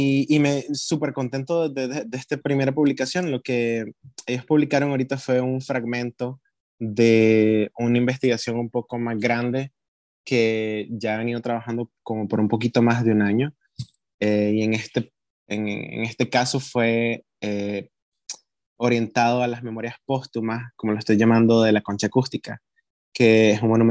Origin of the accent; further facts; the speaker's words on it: Nicaragua; now in United States; crecí en Nicaragua, vine a los Estados Unidos en 2018